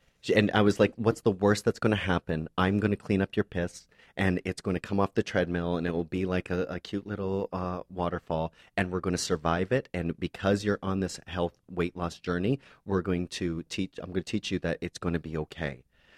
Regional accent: Windsor, Ontario, Canada; from Windsor, On

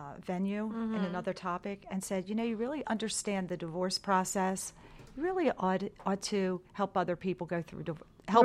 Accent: Baltimore, Maryland, United States; No, I'm from Baltimore, Maryland.

